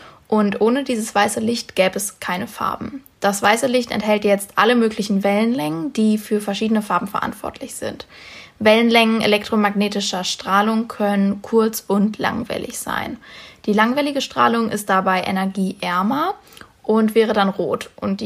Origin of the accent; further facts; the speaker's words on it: Leverkusen, North Rhine-Westphalia, Germany; born there; ich komme ja aus Leverkusen gebürtig.